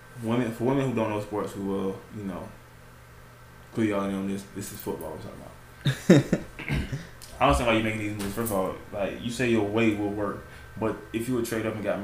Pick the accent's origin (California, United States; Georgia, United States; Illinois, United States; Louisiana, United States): Georgia, United States; Like, you understand, we're from Georgia.